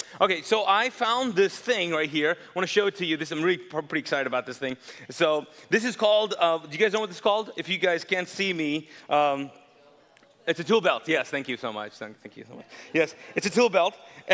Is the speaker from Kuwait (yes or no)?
yes; Kuwait; my background, I grew up in Kuwait